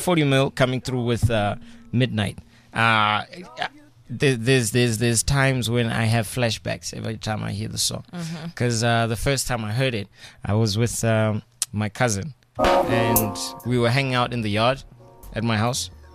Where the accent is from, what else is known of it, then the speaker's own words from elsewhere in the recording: Midlands, United Kingdom; In fact, what I learned by growing up in Midlands